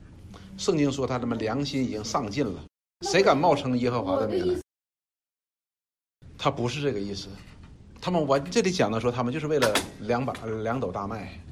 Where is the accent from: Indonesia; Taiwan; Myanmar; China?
China; 所以我就觉得说，我越说我中国人的历史长吧，我越觉得羞耻。